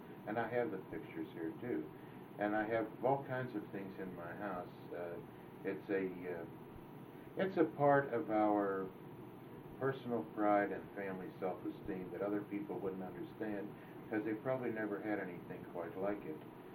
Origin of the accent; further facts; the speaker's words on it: Pittsburgh, Pennsylvania, United States; born there; I was born in Pittsburgh, and Daddy early went into the very glamorous motion picture business and really never made money again.